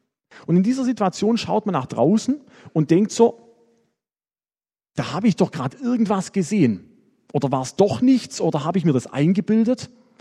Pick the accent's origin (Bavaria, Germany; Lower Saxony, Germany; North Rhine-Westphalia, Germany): Bavaria, Germany; Würzburg; Ich komme aus Würzburg. Wer es vergessen hat, Gemeinde Würzburg bin ich momentan. Bin da schon seit 2-3 Jahren unterwegs.